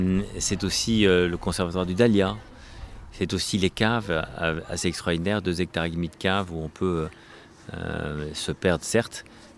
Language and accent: French; Normandy, France; j'ai été élevé aussi en Normandie, dans un potager, dans des fermes, à la laiterie, dans une scierie, dans les bois